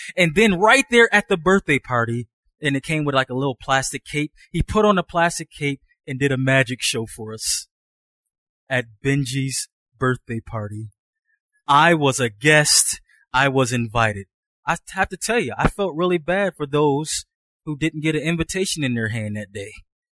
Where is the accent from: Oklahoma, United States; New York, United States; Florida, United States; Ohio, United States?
New York, United States; Buffalo; I grew up in Buffalo, New York, in a neighborhood that didn't have a lot to boast about. It's a pretty rough neighborhood